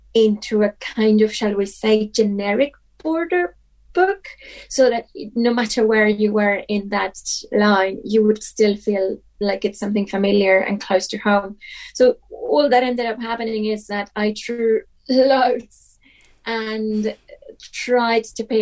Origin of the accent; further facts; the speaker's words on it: San Diego, California, United States; I'm from the San Diego-Tijuana border, and I knew that David was based in Texas